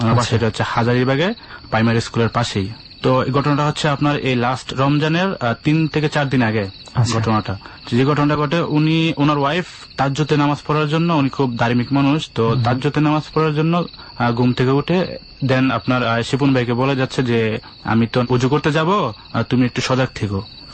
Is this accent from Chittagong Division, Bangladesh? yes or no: yes; Comilla, Chittagong Division, Bangladesh; আমি অ্যাকচুয়ালি কুমিল্লা হরমা থেকে এসেছি